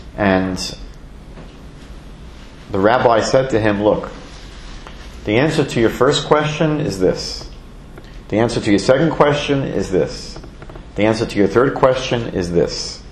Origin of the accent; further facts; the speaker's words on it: New York, United States; I'm from New York. We have quite a few that are 20 times bigger.